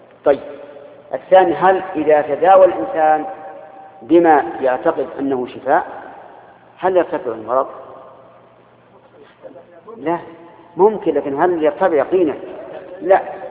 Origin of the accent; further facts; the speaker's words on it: Al-Qassim, Saudi Arabia; وتعرف عندنا في القصيم بالسميره